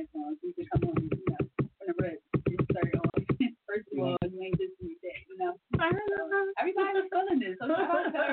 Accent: Philadelphia, Pennsylvania, United States; I'm from Southwest, Woody County, with the Army, all over Philly, I'm around.

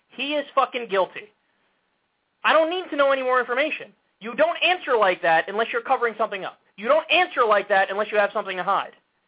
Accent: United States; I'm an American, so you know my foreign policy is good

